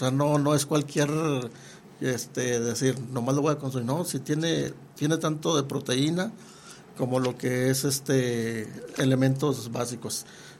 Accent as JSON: {"language": "Spanish", "town": "Nazas", "region": "Durango", "country": "Mexico", "said": "somos originarios de Nazas, pero hemos andado en diferentes sitios."}